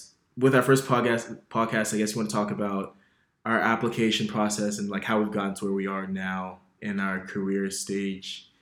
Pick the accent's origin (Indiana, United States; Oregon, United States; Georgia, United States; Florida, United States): Florida, United States; Orlando; So I'm from Orlando, Florida.